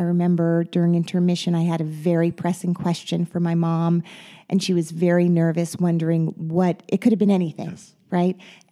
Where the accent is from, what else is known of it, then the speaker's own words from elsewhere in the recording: Teaneck, New Jersey, United States; I grew up in Teaneck, New Jersey.